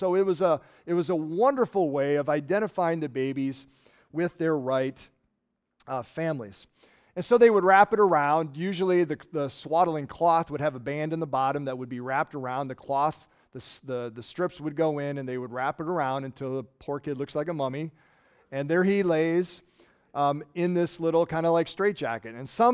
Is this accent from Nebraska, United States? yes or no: yes; Hastings, Nebraska, United States; But we from Hastings, we know where Tom Osborne's from, right? We drive Tom Osborne Boulevard.